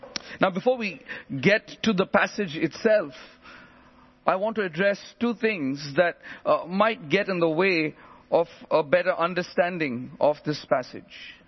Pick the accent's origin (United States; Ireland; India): India; now in England; I don't know if you feel it here in England, but I come from India.